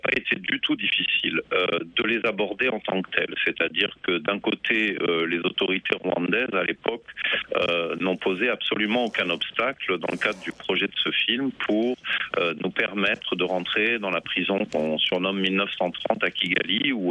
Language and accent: French; France; en tant que Français